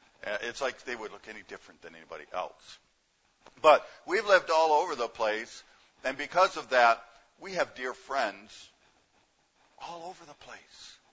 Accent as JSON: {"language": "English", "region": "Michigan", "country": "United States", "said": "Sorry, people, you're not getting people from Saskatchewan. We're actually from Michigan."}